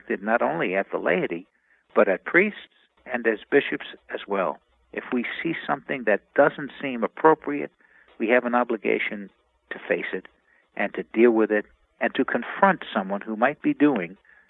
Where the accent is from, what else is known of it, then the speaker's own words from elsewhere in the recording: New York, United States; You know, I come from New York, and of course, after 9/11 in New York City